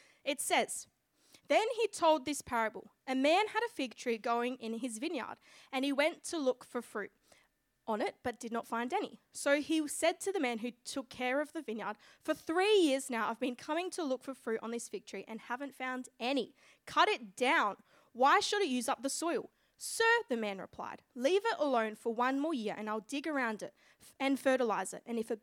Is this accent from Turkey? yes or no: no; Mandurah, Western Australia, Australia; born there; I'm 21 years old. I was born in Mandurah.